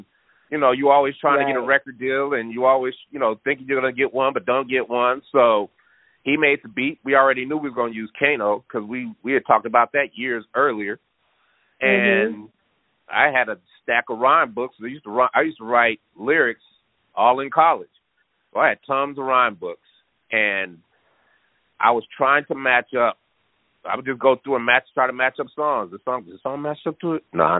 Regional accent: Denver, Colorado, United States; because we're not country, right? We're not from down there. We're from Denver.

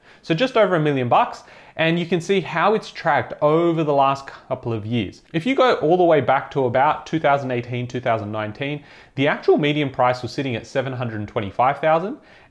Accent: Sydney, New South Wales, Australia; born there; I was born in Sydney, I know this market really, really well

